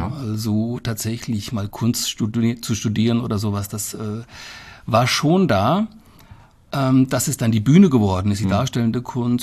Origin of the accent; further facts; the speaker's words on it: Hesse, Germany; Klar, ich bin noch auf Biber groß geworden, wobei groß geworden in meinem Falle ja nicht die richtige Bezeichnung ist. Ich bin dort aufgewachsen.